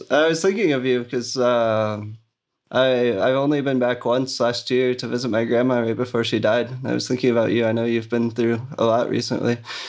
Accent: New York City, New York, United States; now in Guatemala; I'm from New York City.

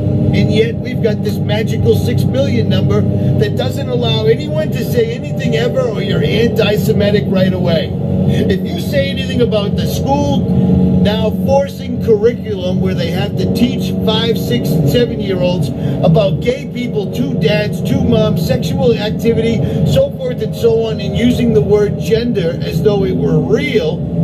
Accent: Lynn, Massachusetts, United States; I'm from Lynn, Massachusetts. I grew up on Arlington Street. I lived on Haviland Ave, 62 Haviland Ave, for like 18 years.

